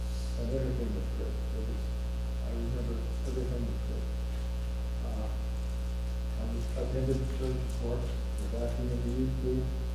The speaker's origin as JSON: {"language": "English", "region": "Arizona", "country": "United States", "tie": "born or raised there", "said": "I was brought up in the Southern Baptist Church in Arizona. My mother started churches."}